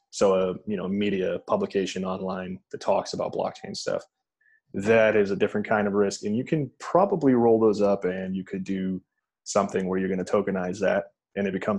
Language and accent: English; United States; being a US citizen, I'm American.